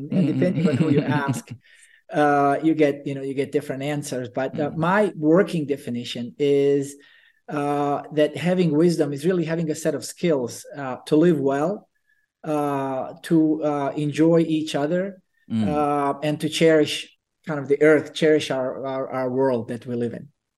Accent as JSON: {"language": "English", "country": "Bosnia & Herzegovina", "tie": "born or raised there", "second_language": "English", "moved": "yes", "lives_now": "United States", "said": "I grew up in Bosnia, I came to the States as a foreign exchange student 32 years ago."}